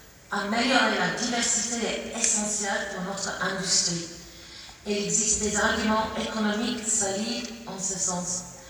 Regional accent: United Kingdom; French is a second language; now in France; Je vais continuer en français. Donc, excusez un peu mon accent. Je suis britannique, mais j'habite en France.

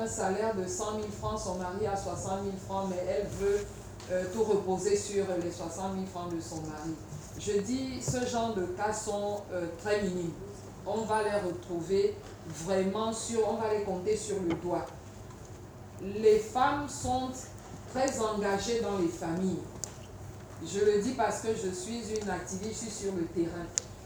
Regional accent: Yaoundé, Centre, Cameroon; Moi, je viens de Kourou, donc c'est Yaoundé 4.

